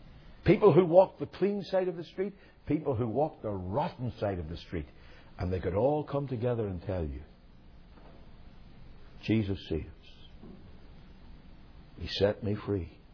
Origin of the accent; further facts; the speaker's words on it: Northern Ireland, United Kingdom; I'm from Northern Ireland, the Northern Irish people are really transplanted Scots.